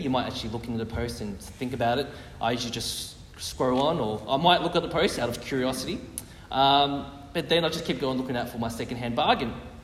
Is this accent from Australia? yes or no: yes; Australia; I'm sorry, I grew up in Australia, so I didn't learn English grammar.